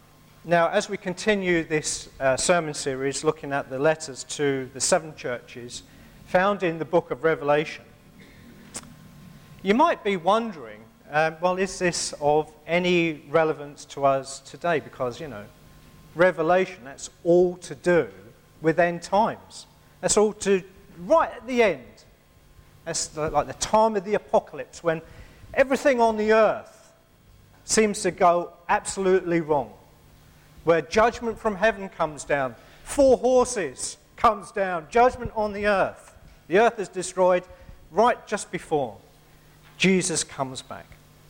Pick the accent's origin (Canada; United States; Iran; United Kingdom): United Kingdom; We are British. We don't talk about such things.